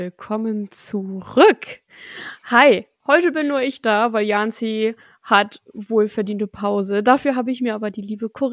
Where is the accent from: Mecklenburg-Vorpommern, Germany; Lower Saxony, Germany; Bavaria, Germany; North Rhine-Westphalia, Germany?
Lower Saxony, Germany; Lunestedt; also born or lived in Bremerhaven; Janzi und ich, wir wurden beide in Bremerhaven geboren. Und sind beide aufgewachsen in Lunestedt. Das ist so 20 Minuten von Bremerhaven entfernt.